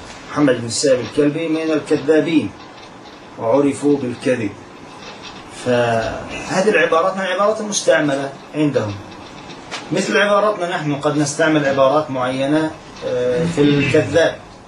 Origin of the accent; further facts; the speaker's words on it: Egypt; أو أحد الناس عندنا في مصر